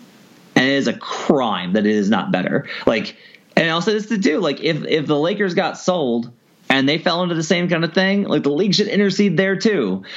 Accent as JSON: {"language": "English", "town": "Los Angeles", "region": "California", "country": "United States", "said": "We have a cheat code because we're from Los Angeles and Los Angeles is awesome."}